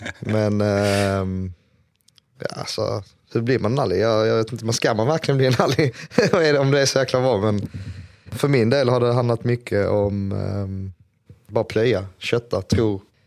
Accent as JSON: {"language": "Swedish", "town": "Lomma", "region": "Skåne", "country": "Sweden", "tie": "born or raised there", "also_born_or_lived": "Hultsfred", "said": "Vi flyttade från Hultsfred till Lomma när jag var 3 ungefär och bott i Lomma till jag var 18. Så har jag haft min barndom i Lomma, gick på Pilängsskolan i Lomma och Karstorp, tror jag."}